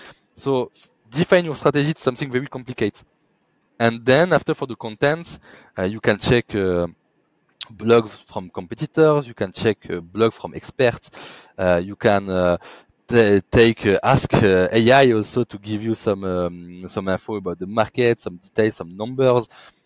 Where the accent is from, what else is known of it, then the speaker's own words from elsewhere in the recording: France; accent: French; English is a second language; Hope that my French accent will be okay for people who will listen, as I said.